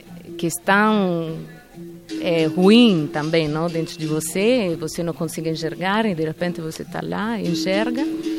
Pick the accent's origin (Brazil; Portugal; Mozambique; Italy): Italy; Portuguese is a second language; now in Madrid, Spain; Eu sou italiana, então vim morar em Madrid faz 20 anos.